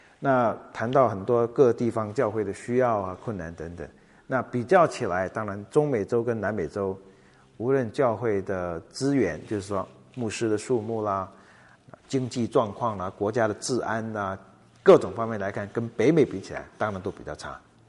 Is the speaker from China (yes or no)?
no; Taiwan; 我们从台湾来